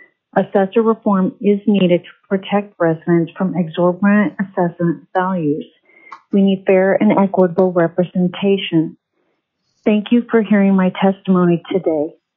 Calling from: Anchorage, Alaska, United States; I'm calling from Chugach, the municipality of Anchorage

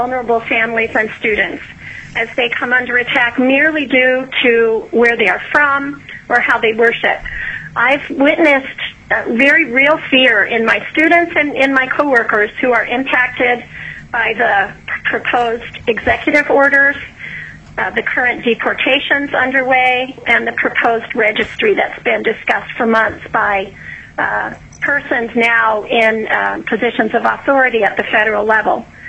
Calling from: Ketchikan, Alaska, United States; I'm calling in from Ketchikan.

